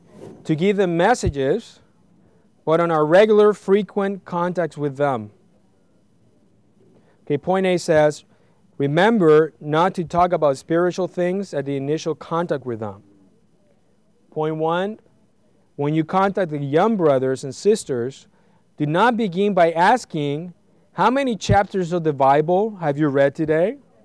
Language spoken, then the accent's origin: English; Puerto Rico; I remember when I was growing up, you know, I'm originally from Puerto Rico.